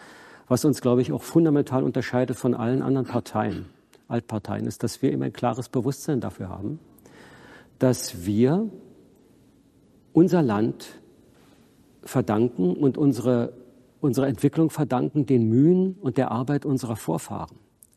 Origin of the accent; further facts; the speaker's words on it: Bernau, Brandenburg, Germany; born there; also born or lived in Berlin; Ich bin in Bernau geboren und habe die lange Zeit in Berlin gelebt, in Ostberlin, und wohne jetzt wieder seit 20 Jahren in Brandenburg. Ich würde schon sagen, ich bin Brandenburger